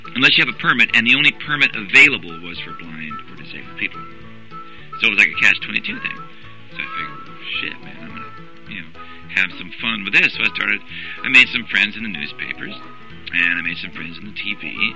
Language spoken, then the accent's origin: English; San Jose, California, United States; I'm from here, basically. I'm from San Jose.